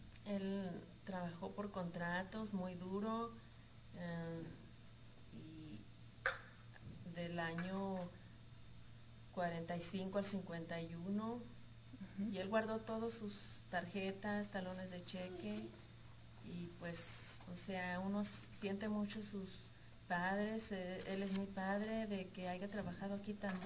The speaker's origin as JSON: {"language": "Spanish", "town": "Santiago Papasquiaro", "region": "Durango", "country": "Mexico", "said": "Somos de Santiago Papasquiaro, Durango. Mi papá nació en Garame de Abajo."}